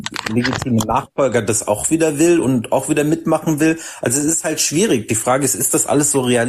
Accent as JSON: {"language": "German", "region": "Hesse", "country": "Germany", "tie": "born there", "said": "ich nehme jetzt mal meinen Geburtsort, wo ich jetzt lebe. Dann hättest du das Großherzogtum Hessen-Darmstadt"}